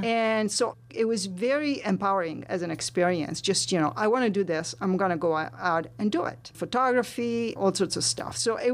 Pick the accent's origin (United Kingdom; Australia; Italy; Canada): Italy; now in United States; Well, you know, growing up in Italy, you take a lot of things for granted.